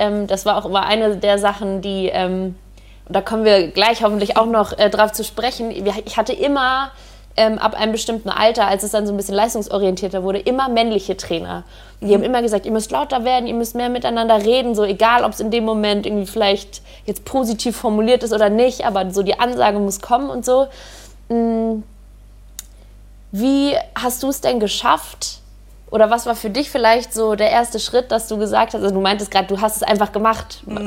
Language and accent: German; Hamburg, Germany; ich komme aus Hamburg ursprünglich